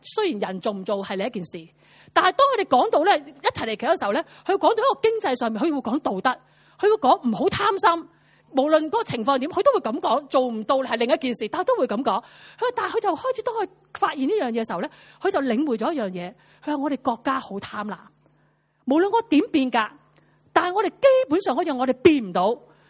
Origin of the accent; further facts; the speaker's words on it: China; 我谂我系中国人，